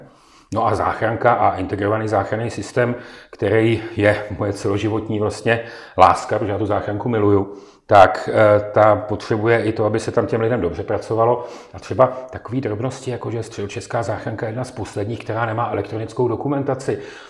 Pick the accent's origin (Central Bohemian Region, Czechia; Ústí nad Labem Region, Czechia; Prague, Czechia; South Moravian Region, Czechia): Prague, Czechia; Vyrůstal jsem nejdřív v Praze, pak jsem se v podstatě profesně dostal i lidsky, to znamená svým bytím na Středočeského kraje